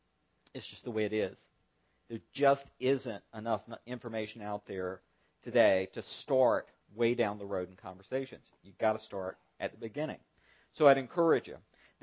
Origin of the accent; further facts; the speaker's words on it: Bible Belt, United States; And I know I grew up in the Bible Belt.